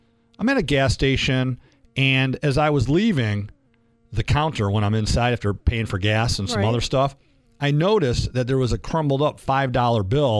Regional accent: Detroit, Michigan, United States; I'm a MSU law graduate, but growing up in Metro Detroit, it's all about Blue.

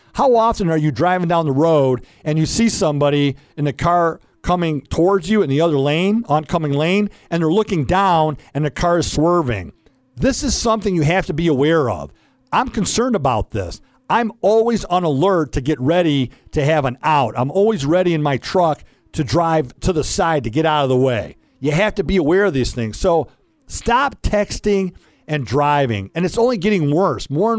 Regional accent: Detroit, Michigan, United States; and I grew up in Metro Detroit listening to Riff, Arthur P. and Mike Staff

